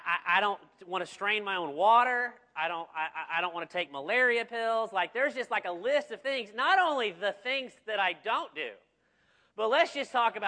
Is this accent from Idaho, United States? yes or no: no; Arkansas, United States; I am from Arkansas. We invented Walmart. You're welcome.